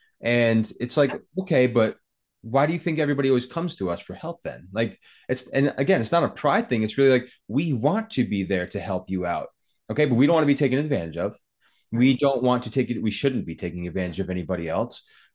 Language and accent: English; England, United Kingdom; hey, I'm here now. You speak my language. I'm English. Speak English to me.